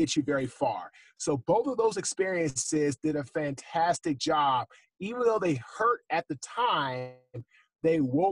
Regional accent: Washington, District of Columbia, United States; I'm from Washington, D.C.

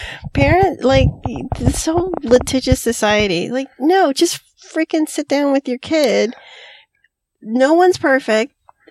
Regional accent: Florida, United States; I'm from Florida. That was very close to home.

